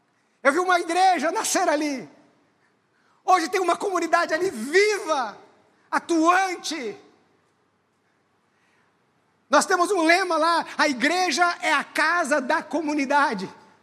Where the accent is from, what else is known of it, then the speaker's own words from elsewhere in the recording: Paraná, Brazil; Eu sou paranaense, eu sou um pé vermelho, nasci no norte do Paraná.